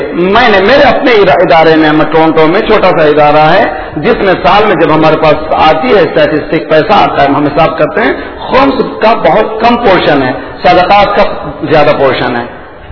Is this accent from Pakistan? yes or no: no; Alipur, Karnataka, India; میں جس گاؤں سے تعلق رکھتا ہوں, علی پور نام ہے, ساؤتھ انڈیا میں بینگلور سے قریب, وہاں پر ہمارے گاؤں کا 12,000 سادات کی بستی ہے